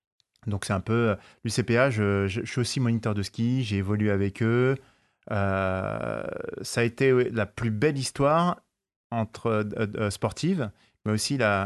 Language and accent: French; Neuilly-sur-Seine, Île-de-France, France; Alors, je suis né en France de parents marocains, né marocain. J'ai grandi dans les chambres de Bonne. À Neuilly-sur-Seine.